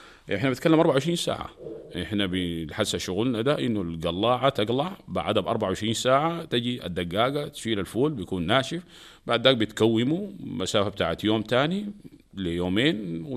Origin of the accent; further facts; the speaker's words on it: Sudan; احنا هنا في السودان مرات بيقول لك يعني الناس اللي قعدنا معاهم في مناطق السودان مختلفة